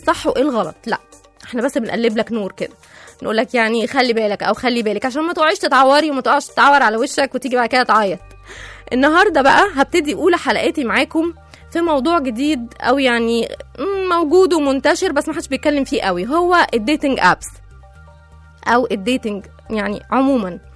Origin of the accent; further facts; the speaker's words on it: Egypt; اه بتحصل عندنا في مصر على فكره